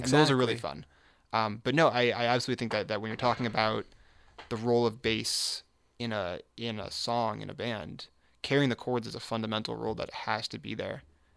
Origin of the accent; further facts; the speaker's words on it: Seattle, Washington, United States; so I'm from Seattle originally